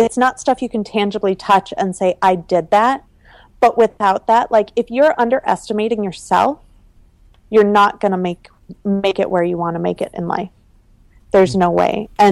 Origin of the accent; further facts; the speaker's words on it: Midwest, United States; So I grew up in the Midwest. I almost stayed in Minnesota and didn't go back to Italy for my grad school option.